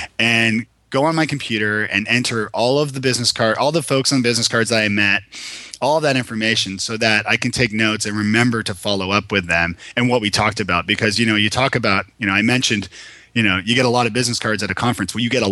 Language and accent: English; Toronto, Ontario, Canada; now in Nashville, United States; I'm from Toronto originally. So from moving to Nashville, where I didn't know a soul